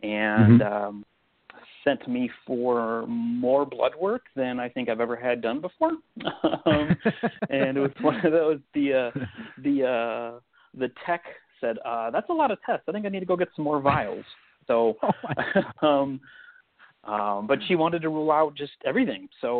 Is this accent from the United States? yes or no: yes; Crystal Lake, Illinois, United States; I'm from the Chicagoland area, so the northwest suburbs out in Crystal Lake.